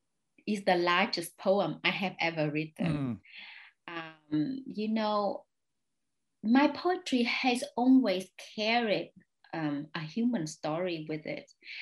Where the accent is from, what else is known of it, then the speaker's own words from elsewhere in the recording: Vietnam; I saw a lot of traumatized behavior growing up in Vietnam.